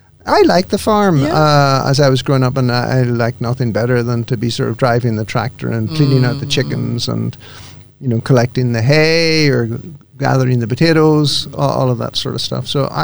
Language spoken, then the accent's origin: English; Northern Ireland, United Kingdom; I'm Irish. I was born in Northern Ireland, which is actually part of the British Empire, the last colony. Born on a farm.